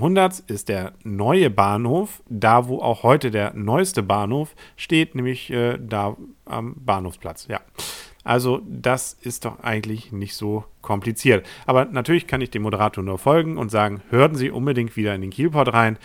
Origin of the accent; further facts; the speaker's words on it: Kiel, Schleswig-Holstein, Germany; Sind wir Kieler nicht schon genug bestraft?